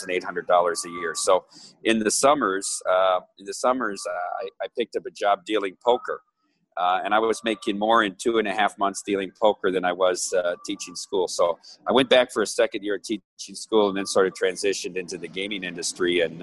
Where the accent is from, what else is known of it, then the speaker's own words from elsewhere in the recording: Iowa, United States; I'm originally from Iowa.